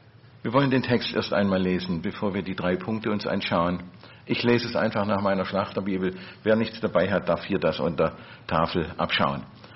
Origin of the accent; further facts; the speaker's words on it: Baden-Württemberg, Germany; So als Schwabe hat man da mit Englisch immer seine Not.